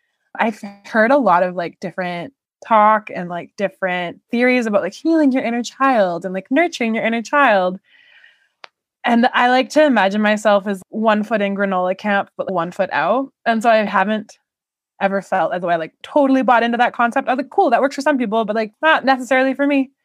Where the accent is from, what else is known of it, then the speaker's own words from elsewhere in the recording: Canada; You can find me or listen to me ramble on the Hey, I Like You podcast. I am Canadian.